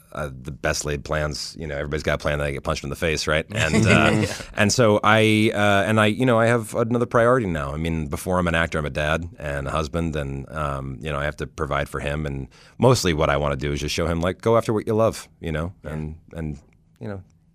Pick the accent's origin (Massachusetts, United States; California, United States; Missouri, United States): Massachusetts, United States; also born or lived in Delaware; now in Washington, United States; But I was born in Delaware, and insofar as I was raised in Massachusetts, and then did my undergrad at the University of Delaware.